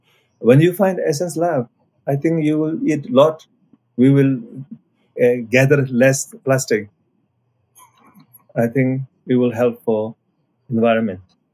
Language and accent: English; Nepal; which I'm coming from Nepal side.